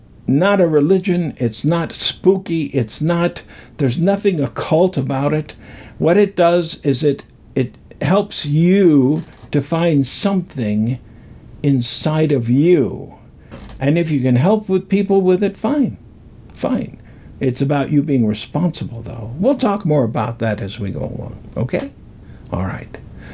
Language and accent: English; United States; I grew up in America. Been here over 70 years. I'm an old man.